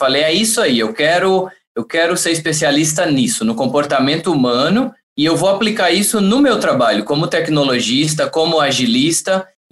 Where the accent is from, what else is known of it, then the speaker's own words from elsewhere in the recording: Pombal, Paraíba, Brazil; moved away as an adult; also born or lived in São Paulo / Australia; Eu venho de uma cidade do interior da Paraíba, que eu sou muito orgulhoso de ser de lá, chama Pombal. E aí eu acabei me formando em computação, vim para São Paulo. Em 2008, eu peguei tudo que eu tinha, coloquei em três malas e fui morar na Austrália. Fiquei 8 anos na Austrália